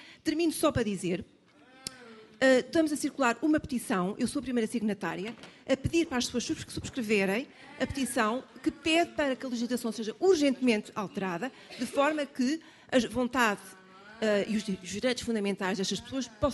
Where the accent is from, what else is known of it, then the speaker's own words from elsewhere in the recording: Lisbon, Portugal; eu sou de Lisboa.